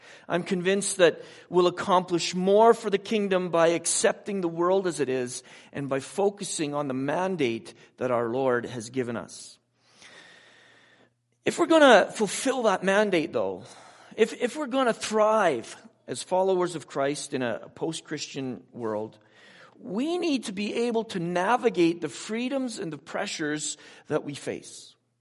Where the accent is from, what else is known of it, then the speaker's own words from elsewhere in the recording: Abbotsford, British Columbia, Canada; I grew up in Abbotsford, BC, where dairy farmers dilute their bad-smelling farm stuff and pump it on the field through their irrigation systems